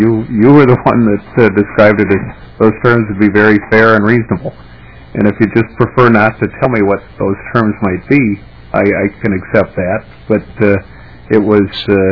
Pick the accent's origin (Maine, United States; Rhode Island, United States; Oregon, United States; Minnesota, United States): Minnesota, United States; Inver Grove Heights; I come from Inver Grove Heights, which isn't too far from where you all are.